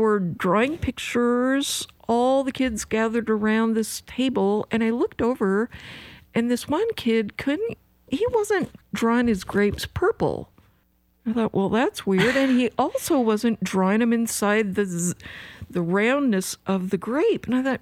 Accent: Seattle, Washington, United States; I grew up in Seattle.

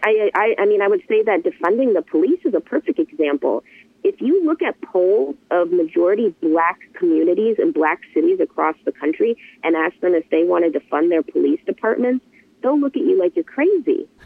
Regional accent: Miami, Florida, United States; now in Seattle, United States; Seattle, and I've been here for 14 years now, but I am from Miami and I was born in kind of a minority inner city part of Miami.

